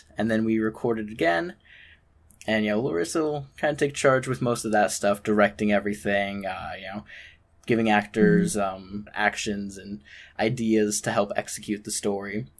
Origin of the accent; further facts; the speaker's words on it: Denver, Colorado, United States; So I am from Denver, Colorado. It's a nice, warm 92 degrees today.